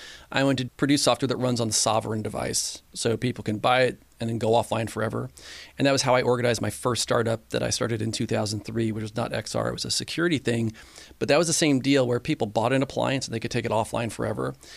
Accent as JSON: {"language": "English", "region": "Illinois", "country": "United States", "moved": "as an adult", "lives_now": "California, United States", "said": "I'm from Illinois originally, but I moved to California in 1997."}